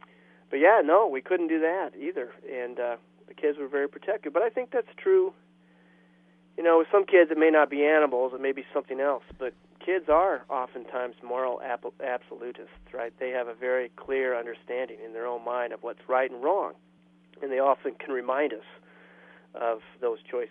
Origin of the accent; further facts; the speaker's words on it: Fort Dodge, Iowa, United States; she lived in my hometown, very near to where my parents grew up.